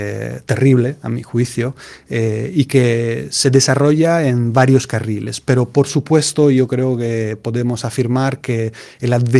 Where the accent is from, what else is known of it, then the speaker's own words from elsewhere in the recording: Italy; Spanish is a second language; Hubo antes, en los años 20, en mi país, un experimento que fue fundamental para lo que vino después, que es Mussolini y el fascismo.